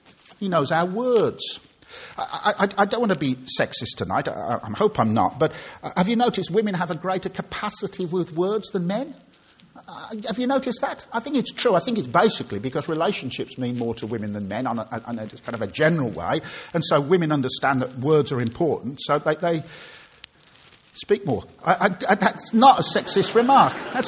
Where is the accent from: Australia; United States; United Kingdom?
United Kingdom; Birmingham, West Midlands; When I was a little boy growing up in Birmingham, I invented a great game that my mates and I used to love playing.